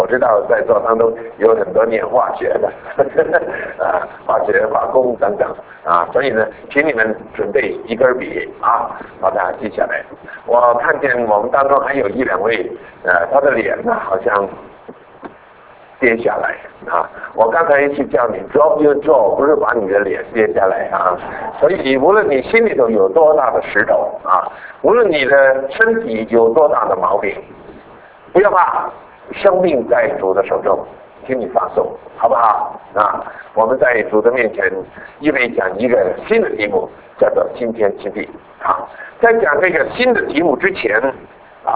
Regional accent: Beijing, China; 我跟我弟弟呢是在北京长大的。我到北京的时候呢是5岁，但是我弟弟呢大概只有2岁

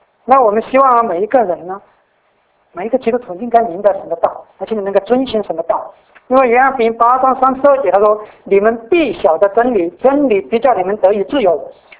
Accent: China; 我们在中国，我们中国人最担心的就是什么？

